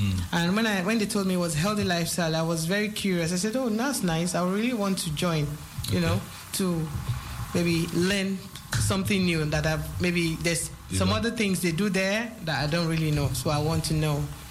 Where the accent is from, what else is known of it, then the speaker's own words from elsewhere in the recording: Nigeria; I'm a Nigerian, a mother of four.